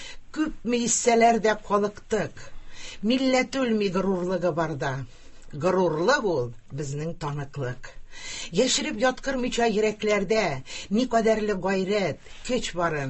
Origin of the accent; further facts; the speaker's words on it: Chistopol, Tatarstan, Russia; мин Чистайдан, сез Башкортстаннан